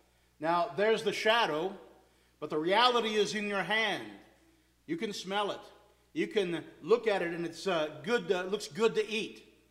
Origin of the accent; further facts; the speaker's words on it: Texas, United States; I, as a Texan, can say the word Alamo.